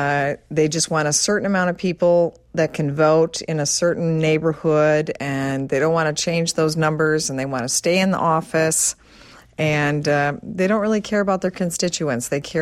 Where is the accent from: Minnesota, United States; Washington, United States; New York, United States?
Minnesota, United States; I'm a formerly homeless mother. I grew up in Minnesota.